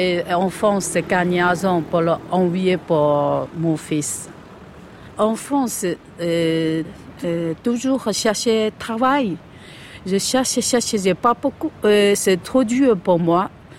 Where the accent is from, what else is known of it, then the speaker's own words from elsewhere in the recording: Hangzhou, Zhejiang, China; born there; French is a second language; Et je suis née à Hangzhou, en Chine.